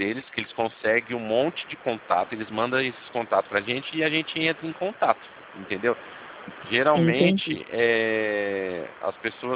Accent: São Paulo, Brazil; Não, não é do Rio, não. Eu sou do interior de São Paulo.

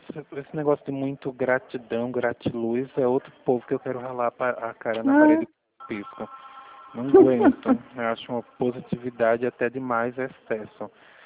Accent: Pernambuco, Brazil; eu sou pernambucano, moro aqui, mas o meu número é de Pernambuco.

